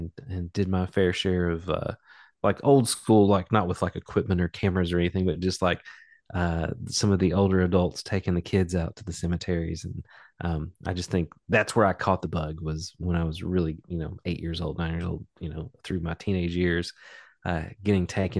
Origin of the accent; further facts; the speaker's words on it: Kentucky, United States; But I'm from Eastern Kentucky, from the Appalachian region, Magoffin County, and I grew up. You know, my dad coal miner. My mom was a teacher, a librarian at the middle school.